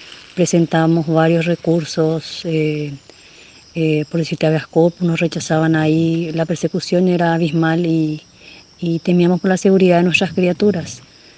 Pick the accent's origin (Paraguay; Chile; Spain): Paraguay; moved away; Nosotros hace 10 años que estamos aquí en Puerto Rico. Estamos en San Alberto Puerto. Nosotros somos paraguaya. Tuvimos que, en vista a la situación familiar, tuvimos que salir de nuestro país.